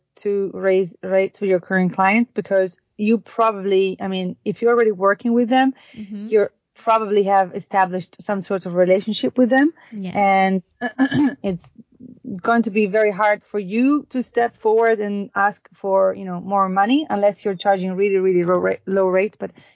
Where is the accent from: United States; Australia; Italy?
Italy; first language Italian; English is a second language; something in into English rather than into Italian, which is my native language, financial book